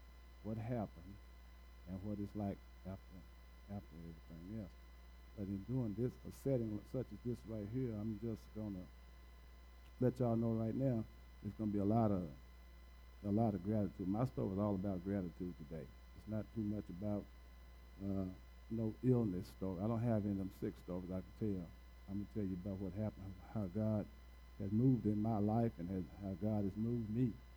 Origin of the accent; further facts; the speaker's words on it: Hopkinsville, Kentucky, United States; I was born in Hopkinsville, Kentucky. I raised up in a community called Derrida Avenue. They call it DA. one of the roughest communities in Hopkinsville.